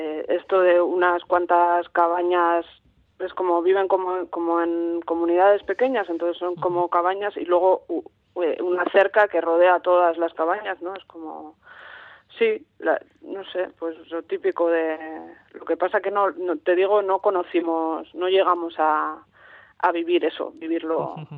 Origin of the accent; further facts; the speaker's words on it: Vitoria, Basque Country, Spain; now in San Sebastián, Spain; Nosotros vivimos en Donosti, yo soy de Vitoria, pero vivimos en Donosti